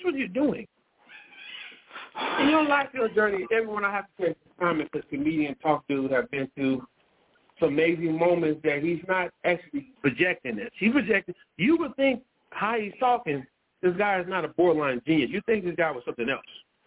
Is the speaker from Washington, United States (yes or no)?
no; Richmond, California, United States; I'm from Richmond, California. You know what? Everybody understands from Richmond, California.